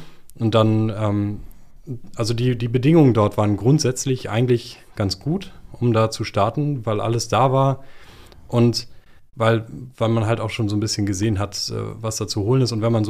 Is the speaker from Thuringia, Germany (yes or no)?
no; Hamburg, Germany; also born or lived in Bavaria; Ich bin ursprünglich Hamburger